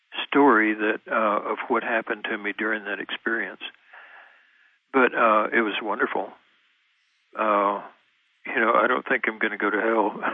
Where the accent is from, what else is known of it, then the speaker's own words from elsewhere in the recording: Texas, United States; I was raised Baptist in East Texas, and you go to heaven or you go to hell, and that's it.